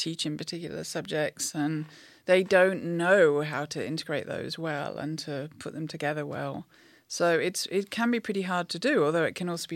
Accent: England, United Kingdom; now in United States; When I came to the US from England, I was kind of horrified at the idea of doing nothing but algebra for an entire year.

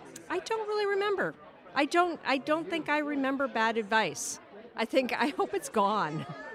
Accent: Oakland, California, United States; I'm from Oakland, California.

